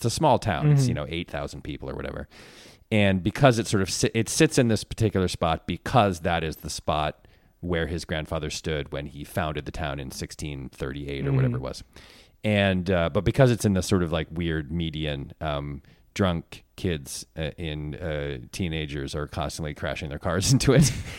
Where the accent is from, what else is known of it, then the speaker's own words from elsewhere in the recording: Connecticut, United States; His character on The Office, Andy Bernard, was from Connecticut, and I'm from Connecticut. And he was like a real sweet spot for me of like a certain kind of Connecticut prepster that I grew up